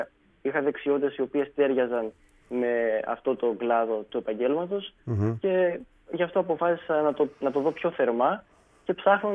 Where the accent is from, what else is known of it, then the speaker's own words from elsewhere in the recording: Rethymno, Crete, Greece; Είμαι από το Ρέθυμνο, από το νότιο Ρέθυμνο, την όμορφη περιοχή του Πλακιά. Ρέβελη, αν έχετε ακούσει, το Φιλικόδασο, το περίφημο, από εκεί πέρα.